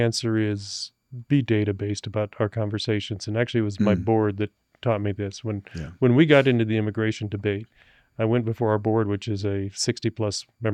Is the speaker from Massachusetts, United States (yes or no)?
no; Gering, Nebraska, United States; And even in my hometown of Gearing, Scottsbluff, I think it's all one vision.